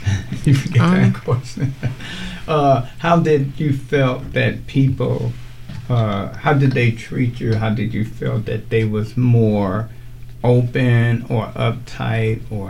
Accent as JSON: {"language": "English", "town": "Chicago", "region": "Illinois", "country": "United States", "said": "I don't know, I'm from Chicago."}